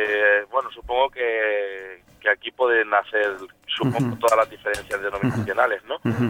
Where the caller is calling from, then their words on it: Badalona, Catalonia, Spain; te llamo de Badalona.